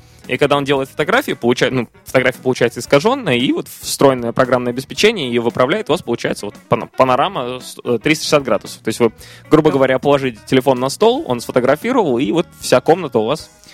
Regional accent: Saint Petersburg, Russia; Друзья, кто не знает, я вообще из Санкт-Петербурга, поэтому мне положено это знать.

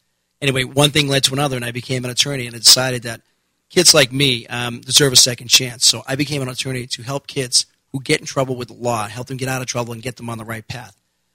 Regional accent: Boston, Massachusetts, United States; now in West Yorkshire, United Kingdom; I'm a lifelong resident of Boston. I was born in the Mission Hill Projects in Boston. I grew up in Hyde Park, and I live in West Yorkshire now with my wife, Pamela, and my little boy, Nolan.

